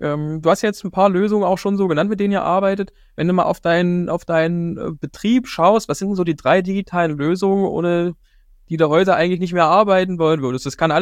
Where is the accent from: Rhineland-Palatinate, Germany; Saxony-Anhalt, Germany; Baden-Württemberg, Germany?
Saxony-Anhalt, Germany; Dessau; im September in Dessau, in meiner Heimatstadt